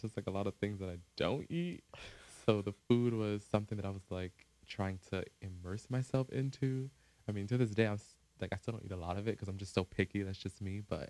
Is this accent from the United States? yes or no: yes; United States; So like obviously with me being American, like my parents never really they cooked, but not so much.